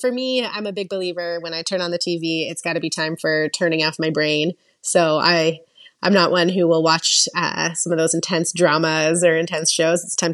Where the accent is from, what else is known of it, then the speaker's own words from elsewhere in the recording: Canada; moved away as an adult; now in Florida, United States; Super happy living in Florida, and I'm spoiled, especially as a Canadian who moved to Florida not that long ago, 3 years ago.